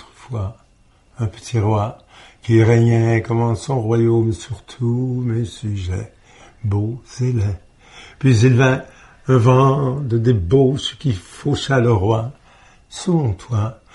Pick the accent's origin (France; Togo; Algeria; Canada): Canada; Montreal, Quebec; born there; je suis né à Montréal. J'ai pas aimé beaucoup Montréal, mais j'ai aimé parce que c'était mes parents puis ma famille.